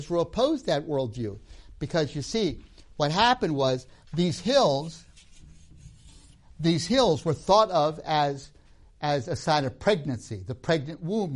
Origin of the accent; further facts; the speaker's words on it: Tanzania; I grew up in Tanzania, as you know, and let's just imagine that I am a participant, I'm a Zanaki